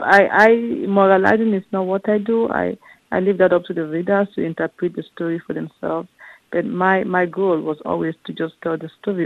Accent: Cameroon; moved away; also born or lived in Harlem; they are from my hometown in Cameroon. And I am an African immigrant myself. I used to live in Harlem, just like the characters in the novel.

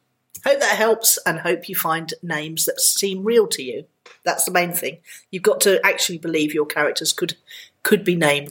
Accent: Stockport, North West England, United Kingdom; I'm from Stockport.

